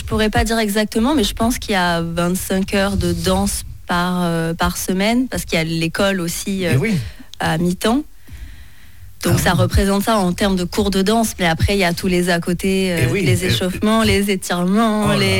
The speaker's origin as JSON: {"language": "French", "town": "Monteux", "region": "Provence-Alpes-Côte d'Azur", "country": "France", "tie": "born or raised there", "said": "Depuis que je suis née, j'habite à Monteux."}